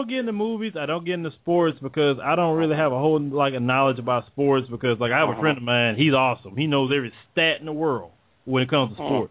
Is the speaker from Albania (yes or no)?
no; the South, United States; accent: Southern; They have newscasters that down here in the South, and you don't hear any Southern accent at all.